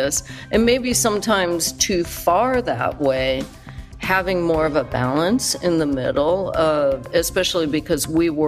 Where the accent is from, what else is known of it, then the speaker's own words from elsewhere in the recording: Hawaii, United States; Seaside. I'm from Hawaii. I'm a beach girl.